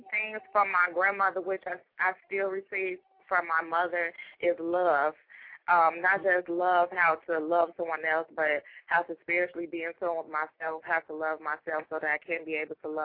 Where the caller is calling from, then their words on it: Chicago, Illinois, United States; I'm calling from Chicago.